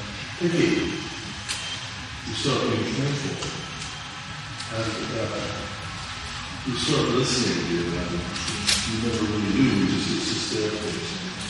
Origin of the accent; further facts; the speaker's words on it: United States; as I was born and raised in America